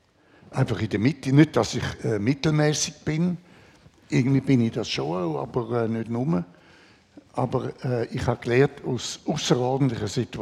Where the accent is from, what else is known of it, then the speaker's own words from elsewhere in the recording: Zurich, Switzerland; also born or lived in Germany; Also aufgewachsen bin ich in Schwamendingen. Während dem Krieg waren wir in Deutschland. Mein Vater war dort an der Uni. 1945 ist die Schweiz zurück. Und dann in Zürich gewohnt und dann bin ich in die Schule.